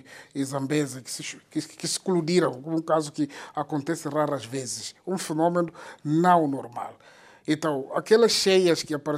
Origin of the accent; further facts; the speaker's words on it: Mozambique; nós como moçambicanos, nós como governo, temos estado a sentir